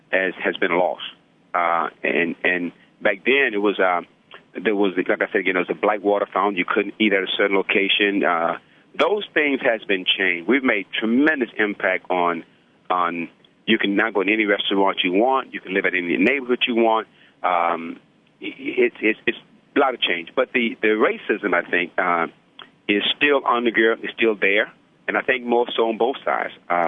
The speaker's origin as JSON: {"language": "English", "region": "Georgia", "country": "United States", "tie": "born or raised there", "said": "I was born in the South. I was raised in Georgia, a little town about 80 miles south of Atlanta."}